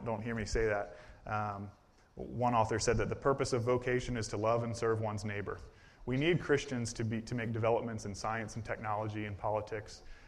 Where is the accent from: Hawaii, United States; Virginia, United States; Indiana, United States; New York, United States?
Virginia, United States; now in New Jersey, United States; I applied for a youth pastor position a couple years ago in my hometown in Virginia